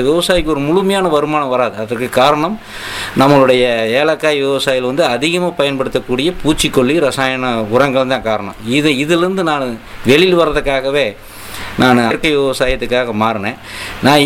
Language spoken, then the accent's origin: Tamil; Gobichettipalayam, Tamil Nadu, India; என்னுடைய சொந்த ஊர் கோபிச்செட்டிப்பாளையம்.